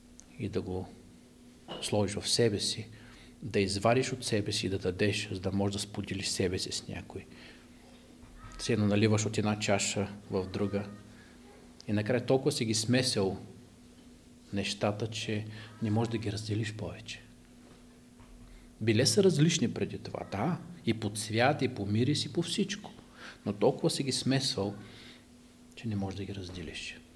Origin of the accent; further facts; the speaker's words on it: Kazanlak, Stara Zagora Province, Bulgaria; Аз идвам от Казанлък, не е супер големия град.